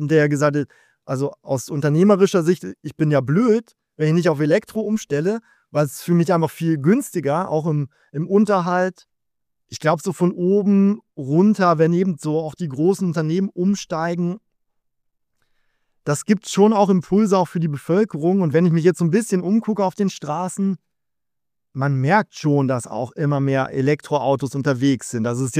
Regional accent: Switzerland; als Schweizer, auch wenn ich auf dem Land wohne

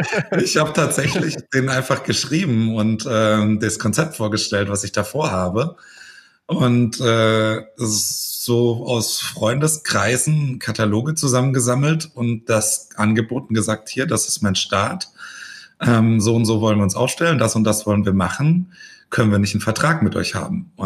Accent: Stuttgart, Baden-Württemberg, Germany; Ganz, ganz ursprünglich komme ich aus Stuttgart, genau, geboren und aufgewachsen, ja.

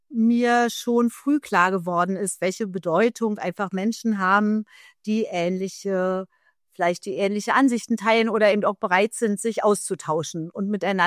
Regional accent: Germany; ich bin ja in der DDR aufgewachsen

